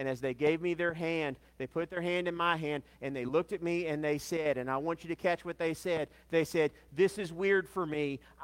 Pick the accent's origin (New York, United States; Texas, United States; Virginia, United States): Virginia, United States; Roanoke; I accept the call to go to Melrose Baptist Church as senior pastor, go back to my hometown of Roanoke.